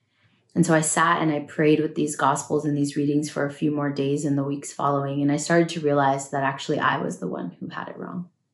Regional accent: California, United States; some of the most iconic things that people think about when they hear that I'm from California, besides the beaches and the weather, is In-N-Out Burger.

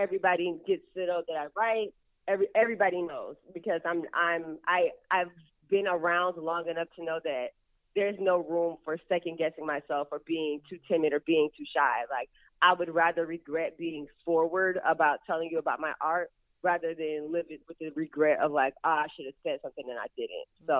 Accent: the South, United States; I want her to know that I write, that I'm from the South

